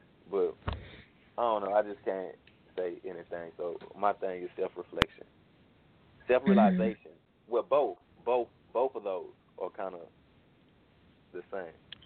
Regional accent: Dallas, Texas, United States; from Dallas, Texas. Musician, entrepreneur.

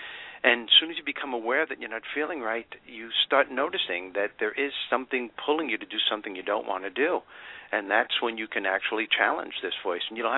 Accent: Brooklyn, New York, United States; Yeah, but originally I'm from Brooklyn, New York, so.

